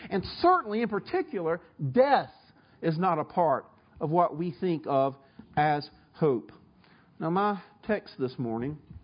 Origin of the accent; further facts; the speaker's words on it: the South, United States; where am I from? Swaller, I'm from the South. It's the smoke. The funny thing is, I want to tell you, that's how my people talk.